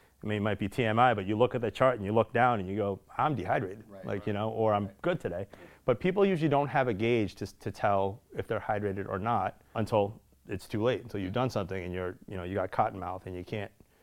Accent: New Jersey, United States; I grew up in New Jersey. There's a donut shop down there called Glazed Donuts.

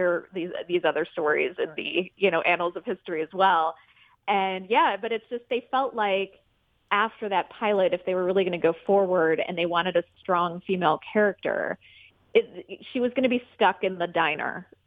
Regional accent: Midwest, United States; I watched when I was growing up in the Midwest

